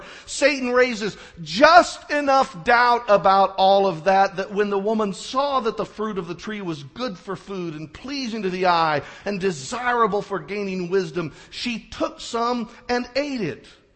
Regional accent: Joplin, Missouri, United States; I remember driving through Joplin, Missouri, my hometown, a couple of weeks after the devastating tornado in May of this year

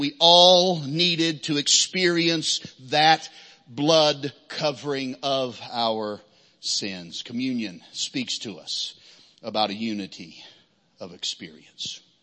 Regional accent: Arkansas, United States; were written either about where I grew up in Arkansas or where we were pastoring in southern Missouri.

